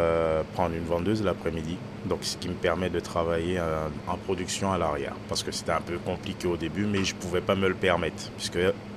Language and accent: French; Martinique; Ben, je suis de la Martinique.